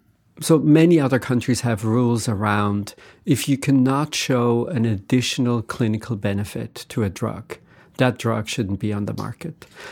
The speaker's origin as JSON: {"language": "English", "country": "Switzerland", "tie": "born or raised there", "lives_now": "United States", "said": "growing up in Switzerland, the concern that whether or not you will get good quality healthcare was never on anyone's mind."}